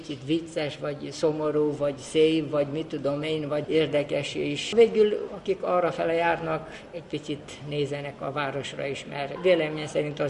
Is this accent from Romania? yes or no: yes; Oradea, Bihor, Romania; now in Bucharest, Romania; Nagyváradi vagyok, ott nőttem fel ebben a városban, úgyhogy ezt nagyon ismerem. Már régóta, mondjuk 81-ben idejöttem Bukarestbe